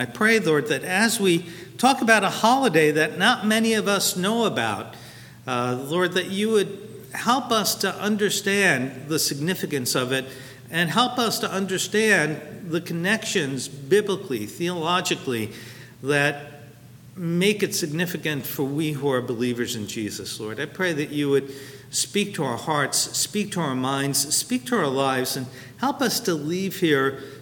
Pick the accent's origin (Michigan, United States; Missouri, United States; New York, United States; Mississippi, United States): New York, United States; Brooklyn; Growing up in Brooklyn, basically you either celebrated Christmas or you celebrated Hanukkah, right?